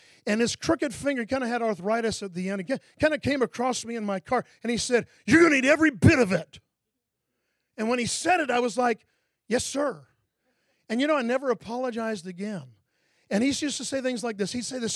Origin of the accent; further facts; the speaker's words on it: Lake Mary, Florida, United States; I grew up in Lake Mary, so I'm kind of an Orlando, greater Orlando guy.